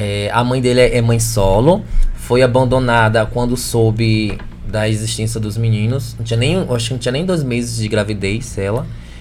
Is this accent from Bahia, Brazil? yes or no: yes; Camaçari, Bahia, Brazil; porque a gente é de Camaçari e a gente tem mais publicidade aqui em Salvador para lá.